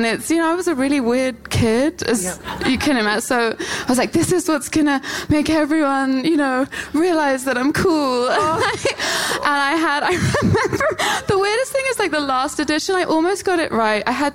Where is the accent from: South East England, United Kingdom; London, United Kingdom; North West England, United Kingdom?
London, United Kingdom; Camberwell; I'm from South London.